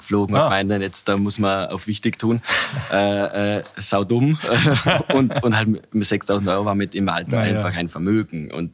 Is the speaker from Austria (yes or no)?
yes; Vorarlberg, Austria; Bin aus Vorarlberg, ja.